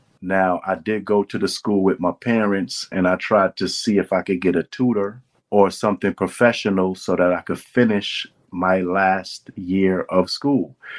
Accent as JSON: {"language": "English", "town": "Brooklyn", "region": "New York", "country": "United States", "said": "But I'm from Brooklyn, so I find that to be like, you know, a climax biome, meaning that's the, you know, ultimate of a city"}